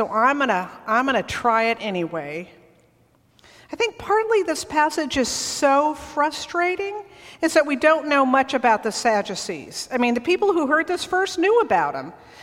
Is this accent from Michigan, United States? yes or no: no; California, United States; I grew up in California and I never learned about internment camps